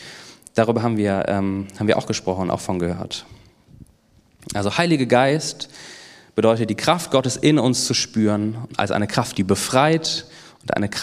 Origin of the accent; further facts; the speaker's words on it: North Rhine-Westphalia, Germany; Ich komme ja aus NRW